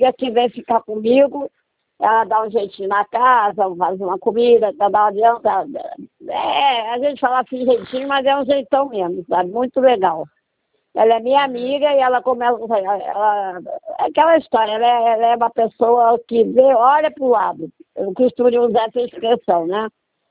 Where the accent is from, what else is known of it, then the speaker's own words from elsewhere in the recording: Rio de Janeiro, Brazil; eu sou do Rio. Sou do Rio.